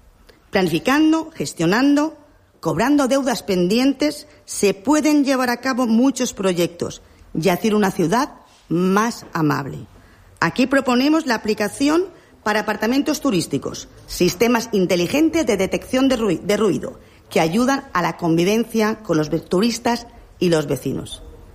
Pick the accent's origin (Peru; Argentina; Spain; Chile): Spain; Benidorm, Valencian Community; Soy de Benidorm y ahora estoy preparada para crear una realidad en la ciudad que nací.